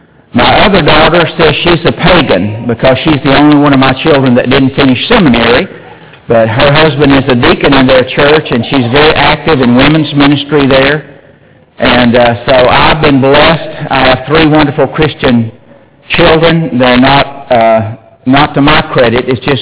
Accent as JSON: {"language": "English", "town": "Concordia", "region": "Kansas", "country": "United States", "tie": "born there", "said": "And I was born in Kansas. Anyone here from Kansas? All right. Concordia, Kansas."}